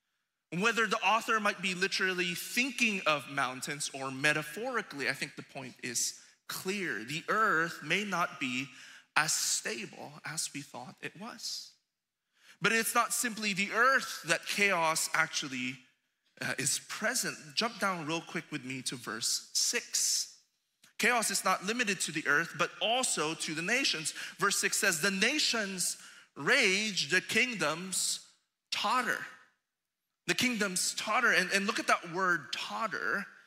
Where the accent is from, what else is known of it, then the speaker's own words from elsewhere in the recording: Philippines; in my home country, the Philippines